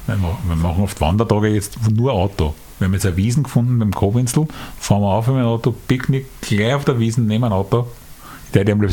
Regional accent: Vienna, Austria; wir sind aus Simmering, die, da waren wir also, wo man da so geerdet ist und die Arbeiter und so weiter.

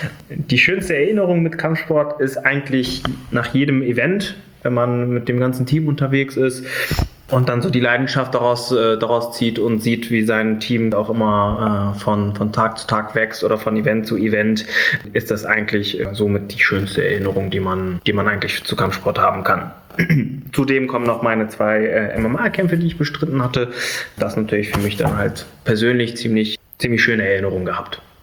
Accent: Fahrenheide, Germany; Ich bin in Fahrenheide geboren und aufgewachsen

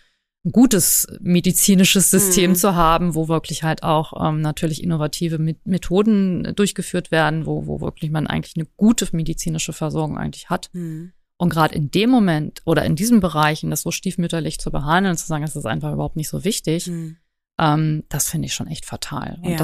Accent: Göttingen, Lower Saxony, Germany; Ich komme ja aus Göttingen

